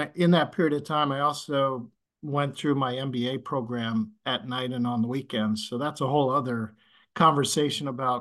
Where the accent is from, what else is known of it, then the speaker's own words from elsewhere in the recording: Boston, Massachusetts, United States; now in Omaha, United States; I grew up in Boston. I didn't even know where Omaha, Nebraska was, to be honest with you.